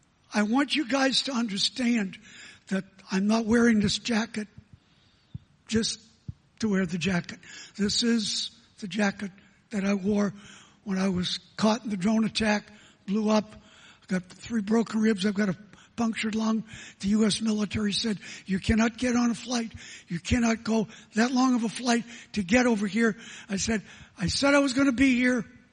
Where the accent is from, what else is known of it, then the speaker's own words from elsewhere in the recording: United States; now in Singapore; I know it's Singapore, I'm American, so you guys know how it goes.